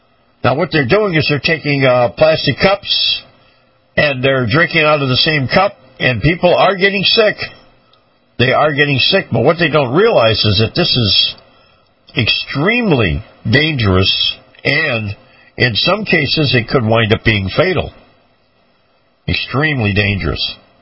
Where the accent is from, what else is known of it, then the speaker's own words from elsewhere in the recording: Florida, United States; why Florida is doing so well, my home state down here, because of the warm weather.